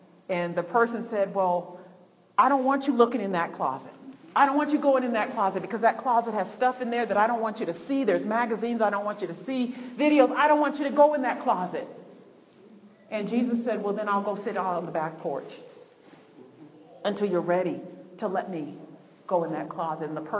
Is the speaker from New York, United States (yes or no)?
yes; New York, United States; You know, I should say in Colorado, man, I'm from New York, but man, you guys got all kind of stuff.